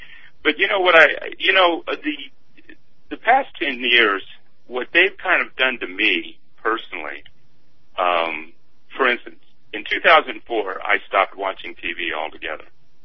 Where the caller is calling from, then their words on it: Las Vegas, Nevada, United States; I'm calling from Las Vegas, Nevada